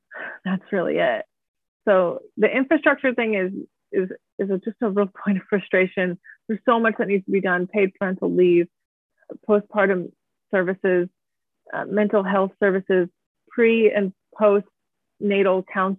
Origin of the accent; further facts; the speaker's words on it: Indiana, United States; I was pretty involved in the pro-life community in my home state of Indiana for about 2 years